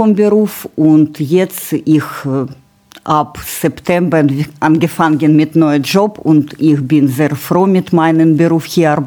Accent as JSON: {"language": "German", "town": "Kharkiv", "region": "Kharkiv Oblast", "country": "Ukraine", "second_language": "German", "said": "Ich komme aus der Ukraine, aus Stadt Kharkiv, das Osten Ukraine, ganz neben Grenze mit Russland. Ich wohne hier seit 2,5 Jahren"}